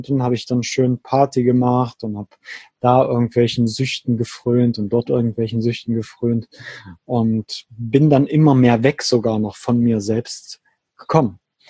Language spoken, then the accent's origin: German; Saxony, Germany; moved away as an adult; also born or lived in Switzerland; Und dann habe ich mich immer weiter Richtung Süden bewegt, erst zurück in meine alte Heimat in der Nähe von Leipzig.